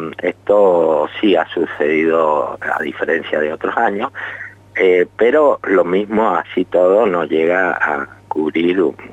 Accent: Mendoza, Argentina; nosotros como mendocinos

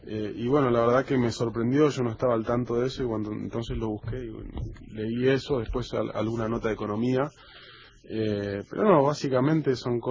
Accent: Mar del Plata, Buenos Aires Province, Argentina; Nos criamos con él en Mar del Plata

